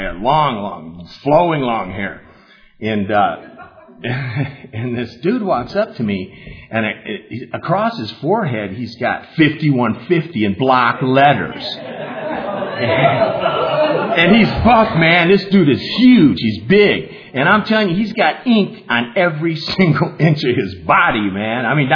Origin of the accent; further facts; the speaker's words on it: United States; hey, dude, you're Indian? Well, hell yeah, I'm Indian.